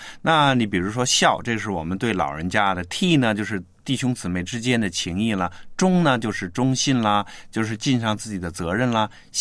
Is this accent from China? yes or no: yes; China